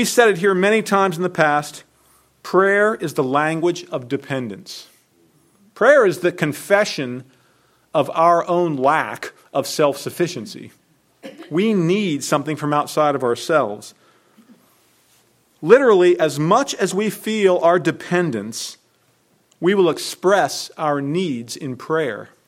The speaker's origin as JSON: {"language": "English", "country": "United States", "said": "And as an American, I've learned to do that from the culture around me"}